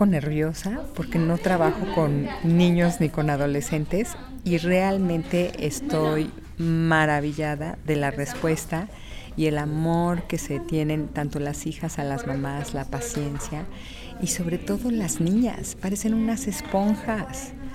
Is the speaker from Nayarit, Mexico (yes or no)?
no; Mexico City, Mexico; Soy originaria de la Ciudad de México. Ahí vivo, ahí resido, pero gozo de los veranos en este fabuloso valle. Mi pequeña casa, cabina, que comparto con mi pareja, está en el río Frying Pan.